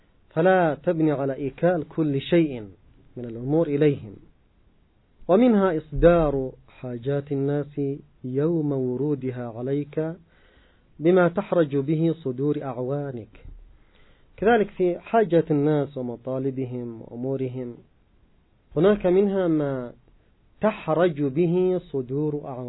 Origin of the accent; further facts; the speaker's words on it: Yemen; مثلا عندنا في اليمن البعض من الناس قد يضيع وقته ليلا وهو يمضغ القات